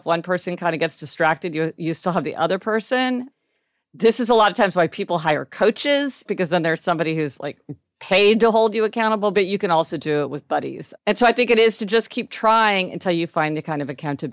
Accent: Kansas City, Missouri, United States; Well, we're Midwesterners too.

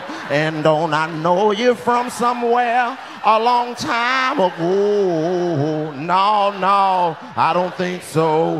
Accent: Washington, District of Columbia, United States; I come from Washington, D.C. I come from the home of the mayor who got caught smoking crack. But let me tell you how real my city is.

